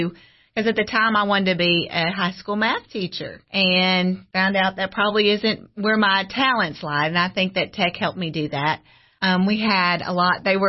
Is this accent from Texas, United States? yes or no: no; Tennessee, United States; I grew up in Overton County, and so I taught the first 17 years in Overton County.